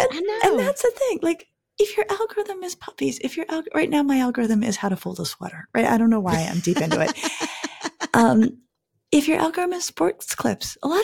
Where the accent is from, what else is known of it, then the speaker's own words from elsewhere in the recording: Colorado, United States; I'm from Colorado. The Western food piece resonates with me.